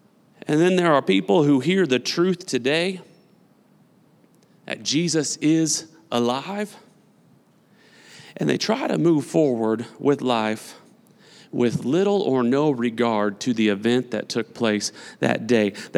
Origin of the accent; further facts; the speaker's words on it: Newton, Kansas, United States; Come on, I was born and raised in Newton, Kansas. We went to church every Sunday.